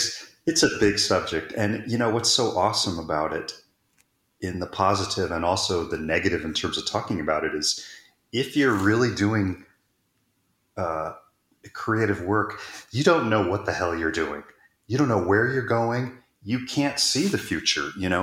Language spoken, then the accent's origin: English; Texas, United States; although I grew up in Texas, but still going to Nashville didn't make sense.